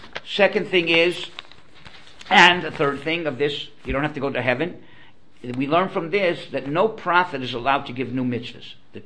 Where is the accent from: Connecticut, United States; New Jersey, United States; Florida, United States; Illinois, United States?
Florida, United States; Miami; And I grew up in Miami. And I happened to grow up in the shul where eventually I became the rabbi of that shul.